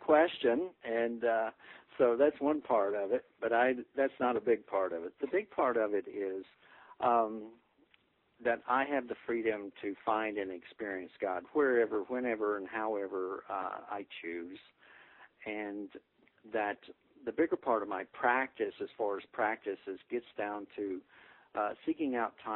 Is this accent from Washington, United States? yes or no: no; Tennessee, United States; I happened to be back in my home state of Tennessee at the time.